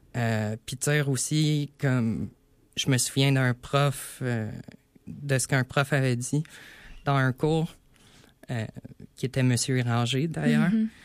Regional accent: Quebec, Canada; Moi, je viens de l'Outaouais

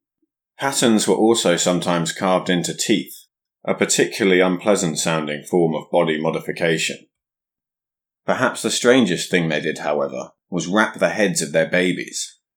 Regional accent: England, United Kingdom; As an Englishman, the idea of class and social status is very familiar to me.

